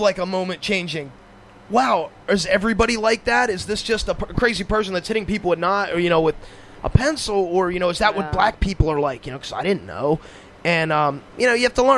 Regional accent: Long Island, New York, United States; And I grew up in New York, Long Island, where a lot of the hip-hop bands came out of, a little further out on the island than they were.

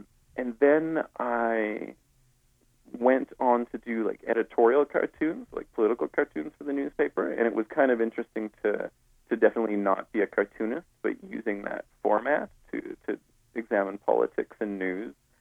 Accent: Saskatchewan, Canada; born there; now in Edmonton, Canada; I was born in Saskatchewan. And anyway, so 1999, I moved to Edmonton, and I went to University at U of A.

